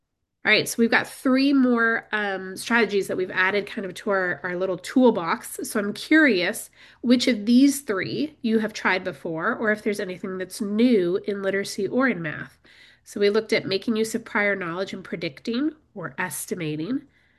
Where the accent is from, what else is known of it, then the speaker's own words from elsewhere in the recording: Chicago, Illinois, United States; And one thing you should know about me is my hometown is Chicago.